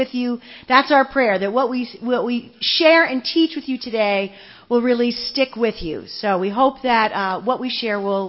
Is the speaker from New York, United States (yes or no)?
yes; New York, United States; if we said things too fast, we are from New York